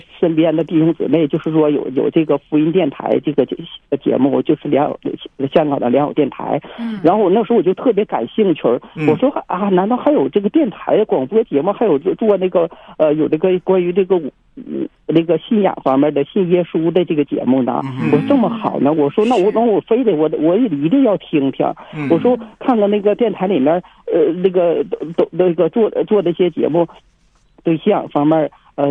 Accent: Heilongjiang, China; 我是黑龙江的

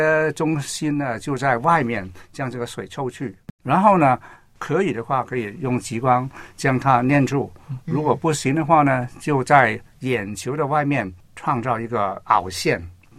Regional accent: China; 所以呢，我们中国人如果

